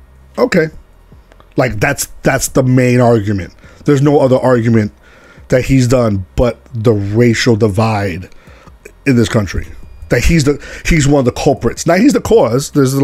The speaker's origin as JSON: {"language": "English", "region": "New York", "country": "United States", "said": "I'm originally from East New York. A lot of Caribbean people live there."}